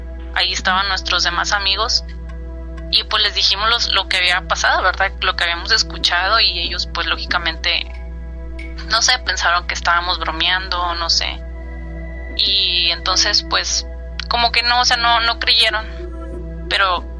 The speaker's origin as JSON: {"language": "Spanish", "town": "Tampico", "region": "Tamaulipas", "country": "Mexico", "said": "Yo soy de Tampico, Tamaulipas."}